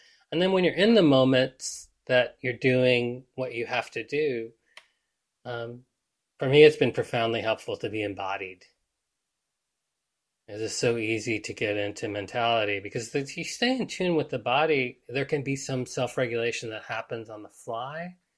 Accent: Alabama, United States; but I grew up in Alabama.

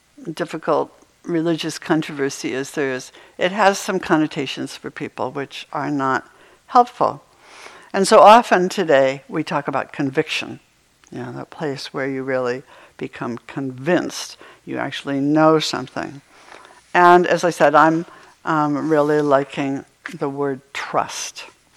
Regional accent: Maine, United States; just like I used to have snow days when I was growing up in Maine

